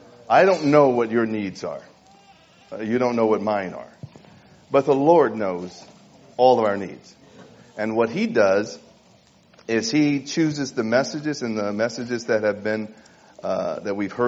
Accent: Sacramento, California, United States; I'm from Sacramento, California.

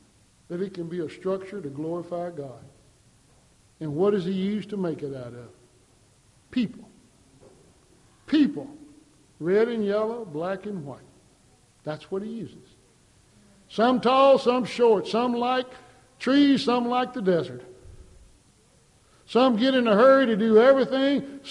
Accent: Shreveport, Louisiana, United States; born there; I'd say I was born in Shreveport, Louisiana.

